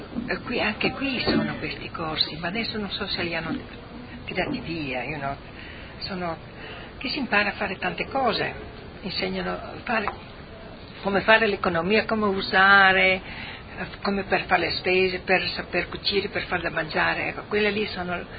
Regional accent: Valvasone, Friuli-Venezia Giulia, Italy; born there; Nata a Valvasone, a quel tempo che sono nata era provincia di Udine, mentre adesso è a Pordenone.

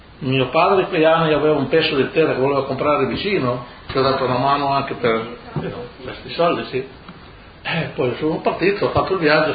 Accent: Ramoncello, Friuli-Venezia Giulia, Italy; born there; sono nato a Ramoncello.

